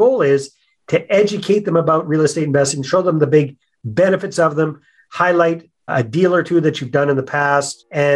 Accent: Canada; also born or lived in Mexico / Costa Rica; as you'll hear by the accent, I'm Canadian. I'm based up here in beautiful British Columbia, Canada. Haven't always been here though. I lived overseas for about 14 years in Latin America, in Mexico and in Costa Rica

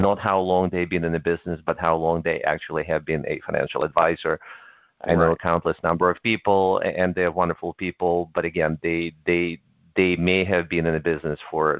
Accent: Ukraine; English is a second language; moved away; I grew up in Ukraine when it was still part of its former Soviet Union.

